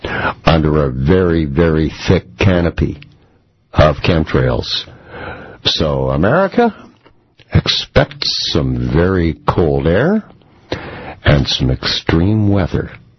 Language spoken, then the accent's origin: English; Saskatchewan, Canada; now in Toronto, Canada; I come to you tonight from Toronto, Ontario, Canada, which is the source, one of the sources for the eastern United States cold air that's being forced down there, sometimes as far as Florida. And, of course, across Saskatchewan, where I'm originally from